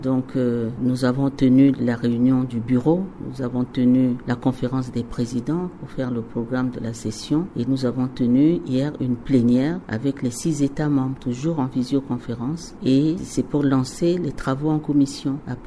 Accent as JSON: {"language": "French", "country": "Central African Republic", "said": "Nous sommes 5 Centrafricains membres de ce Parlement. Et je suis en plus présidente de la délégation de la République centrafricaine et vice-présidente du Parlement de la CEMAC."}